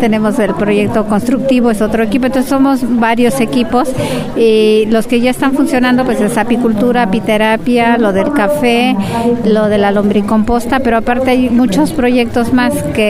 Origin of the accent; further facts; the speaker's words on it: Oaxaca, Mexico; Yo soy de la Sierra Sur, y allá nos donaron mis papás un rancho muy grande y colinda con los loxichas.